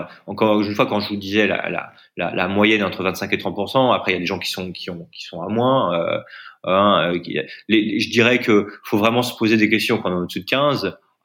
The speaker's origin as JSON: {"language": "French", "country": "France", "lives_now": "India", "said": "je suis en Inde, moi, je suis français"}